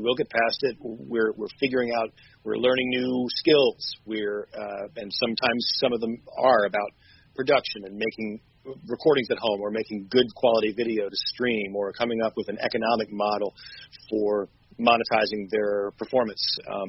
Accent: North Carolina, United States; the Earl Scruggs Museum in Shelby, North Carolina

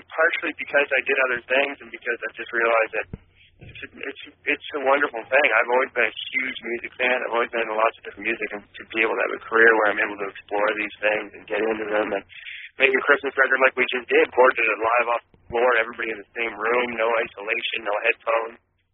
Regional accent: Fredericton, New Brunswick, Canada; We're all from New Brunswick, is where we're from in Canada. So Alan Jeffries is from Fredericton, New Brunswick, which is where I was born and raised.

